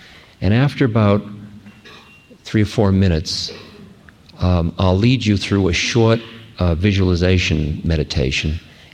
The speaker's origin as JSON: {"language": "English", "country": "United States", "said": "I'm an American. I have something to do about that."}